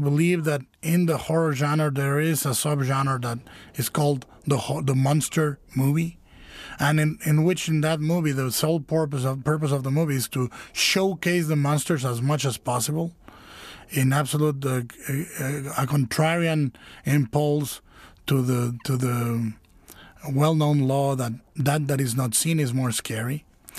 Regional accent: Guadalajara, Jalisco, Mexico; when I was working as a voluntary in an insane asylum in my hometown in Guadalajara.

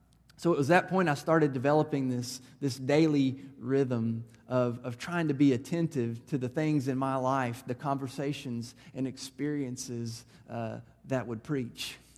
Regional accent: Murfreesboro, Tennessee, United States; First United Methodist Church in my hometown of Murfreesboro, Tennessee.

